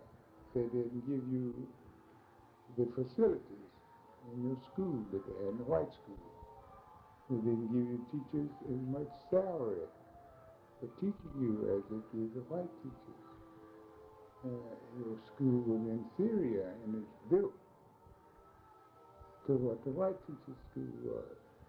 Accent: Athens, Georgia, United States; also born or lived in White Plains; I was born in Greene County, down in White Plains, Georgia. May 6, 1887. My parents moved from there when I was less than 3 months old to Athens.

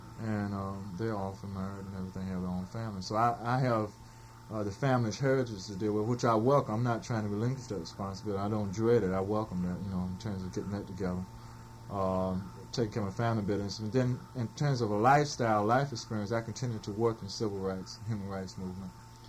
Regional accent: the South, United States; Being a Southerner, I think this is traditional.

